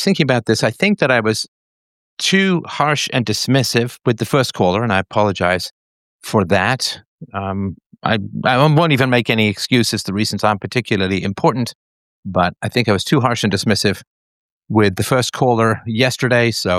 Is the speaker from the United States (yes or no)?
no; England, United Kingdom; Of course, I grew up in the Anglican Church in England.